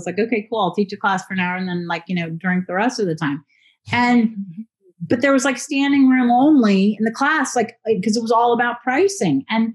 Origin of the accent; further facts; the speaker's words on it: Pasadena, California, United States; He and I start this restaurant in Pasadena, California, which is my hometown.